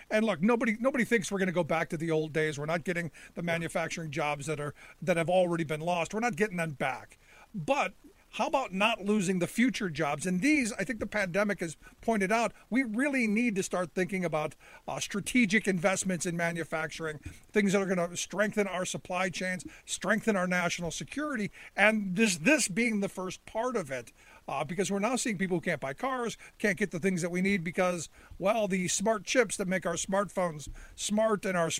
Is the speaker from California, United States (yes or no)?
no; Cleveland, Ohio, United States; as a kid growing up in Cleveland, I remember all of those manufacturing jobs. I remember when the mills were going and the factories were moving